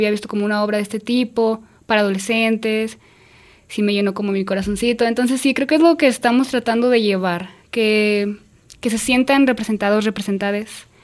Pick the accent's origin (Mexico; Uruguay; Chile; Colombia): Mexico; Tepatitlán, Jalisco; De Tepatitlán.